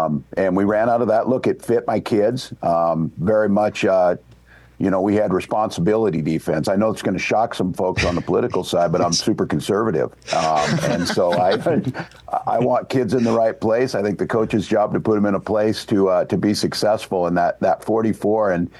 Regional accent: Nebraska, United States; I came from Nebraska. I was around some really good coaches down there.

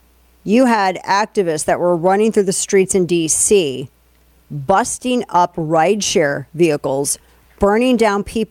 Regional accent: St. Louis, Missouri, United States; I know for a fact in my hometown of St. Louis, there was a lot of destruction going on.

